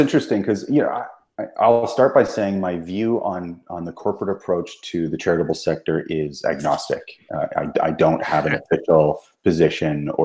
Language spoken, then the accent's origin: English; Canada; another Canadian is taking the mic. But I'm from the same town actually as my friend and podcast guest of yours, Jenny Mitchell.